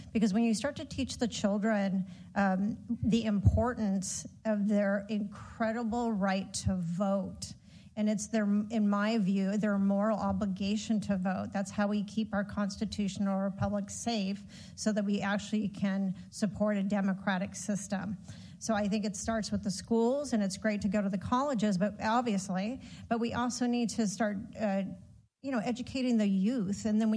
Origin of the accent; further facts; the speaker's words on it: California, United States; I was in Vegas and someone said that to me. I was devastated as a Californian.